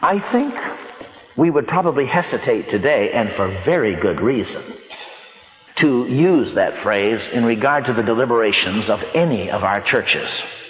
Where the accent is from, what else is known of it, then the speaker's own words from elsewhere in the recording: United States; I am an American, and I believe in democracy